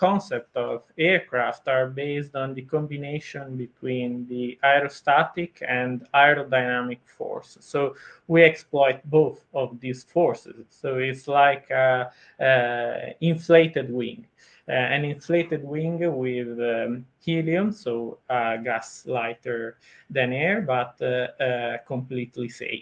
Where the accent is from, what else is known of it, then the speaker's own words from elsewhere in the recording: Milan, Lombardy, Italy; English is a second language; during the last year of the high school here in Italy. I'm from Milan. And then during my last year of university at Politecnico of Milan